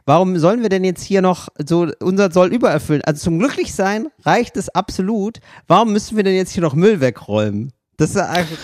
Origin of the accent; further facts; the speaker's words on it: Berlin, Germany; ich rede da als Berliner.